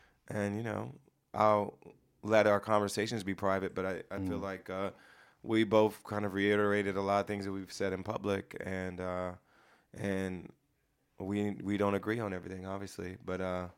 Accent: Ohio, United States; I went to that in Ohio, in my hometown, when I was pretty young. Yeah, I was probably like 10 or 11.

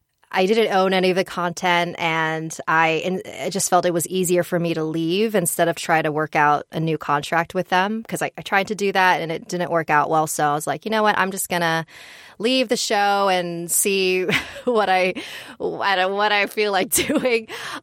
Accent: United States; I am a Filipino-American woman, and the lack of Filipino-American representation in our media is very, you know, clear to me.

